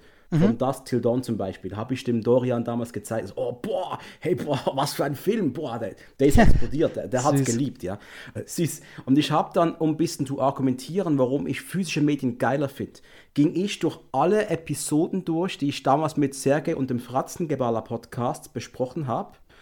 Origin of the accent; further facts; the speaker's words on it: Switzerland; als Schweizer hast du mit Prime noch andere Probleme